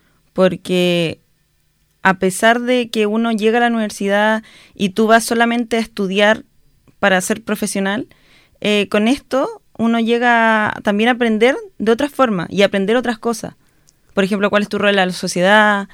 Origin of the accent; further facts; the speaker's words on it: Osorno, Los Lagos, Chile; Yo soy osornina de toda mi vida. Estudié en el Colegio Santa Marta de Osorno, salí de la promoción 2016.